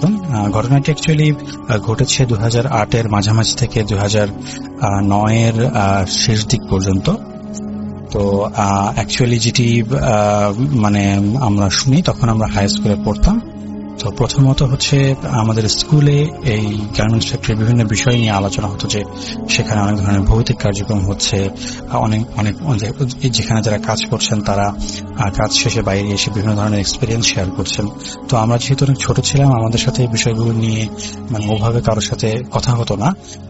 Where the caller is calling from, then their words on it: Dhaka, Dhaka Division, Bangladesh; আমি ঢাকার যাত্রাবাড়ি এলাকা থেকে বলছি।